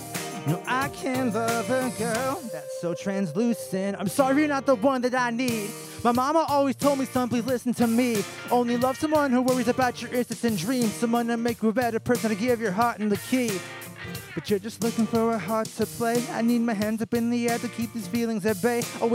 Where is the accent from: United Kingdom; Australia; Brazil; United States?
United States; Vermillion, South Dakota; I will be playing back in my hometown of Vermilion. I will be playing August 8th at the Clay County Fair on the 4-H Fairgrounds.